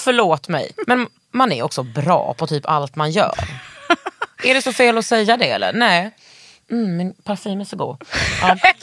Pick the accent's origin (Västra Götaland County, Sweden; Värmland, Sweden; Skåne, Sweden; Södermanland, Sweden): Västra Götaland County, Sweden; Nej, jag är bördig från Västergötland.